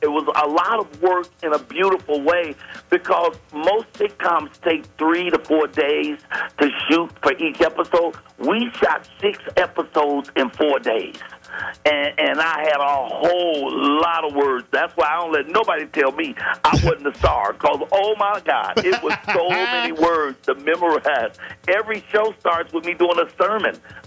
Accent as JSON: {"language": "English", "town": "Chicago", "region": "Illinois", "country": "United States", "said": "of course, I'm from Chicago, the project Southside, and so anytime I could do Chicago, it's always a joy."}